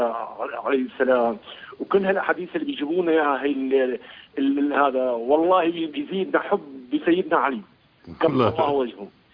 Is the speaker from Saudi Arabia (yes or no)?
yes; Medina, Medina Province, Saudi Arabia; أنا من المدينة المنورة والله